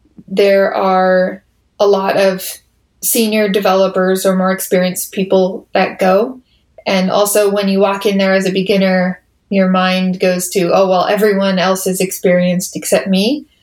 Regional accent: Boston, Massachusetts, United States; now in Indianapolis, United States; So I grew up in Boston, and I spent most of my life there. I moved here several years ago.

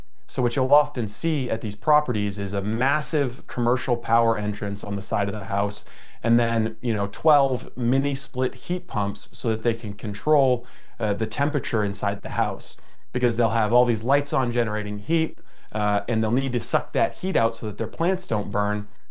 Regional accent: Maine, United States; And being someone who's born and raised in Maine, working in Maine in journalism

